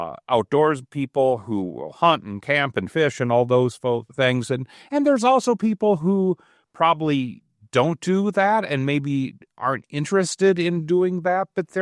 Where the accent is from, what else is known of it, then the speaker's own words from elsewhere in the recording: Eau Claire, Wisconsin, United States; We grew up in Eau Claire, Wisconsin, which is, you know, west central Wisconsin.